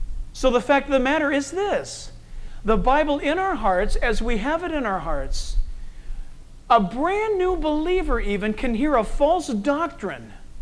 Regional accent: Chino Hills, California, United States; And I said, okay, I'm from Chino Hills.

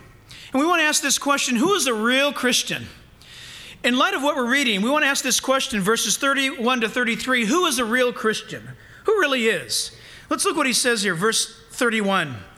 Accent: United States; because I'm an American, when I think of slavery, I think of Black America and early America and slavery.

